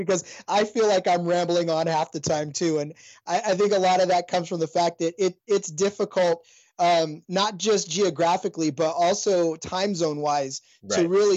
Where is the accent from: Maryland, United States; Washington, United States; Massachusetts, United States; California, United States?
California, United States; the fact that I was from California and I didn't know how, you know, the community would accept an outsider having a podcast about their team